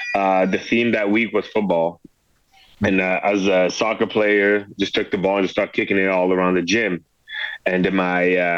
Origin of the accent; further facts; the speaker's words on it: France; English is a second language; now in United States; So at the time, I didn't speak English too well. I was just arriving from France. I was young.